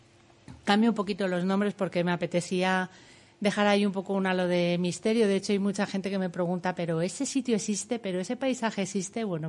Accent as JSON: {"language": "Spanish", "town": "Madrid", "region": "Community of Madrid", "country": "Spain", "moved": "yes", "lives_now": "Cercedilla, Spain", "said": "Pues llevo aquí 26 años viviendo, vine de Madrid como muchos de los que estamos aquí."}